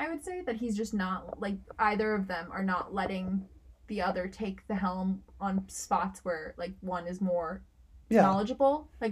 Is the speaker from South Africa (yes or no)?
no; South East England, United Kingdom; born and raised in Kent, mate.